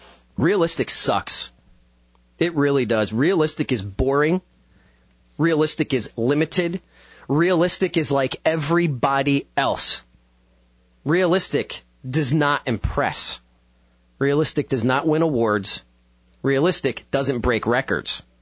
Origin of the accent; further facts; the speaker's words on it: New Jersey, United States; was the little boy who was growing up in North Jersey who was enamored with radio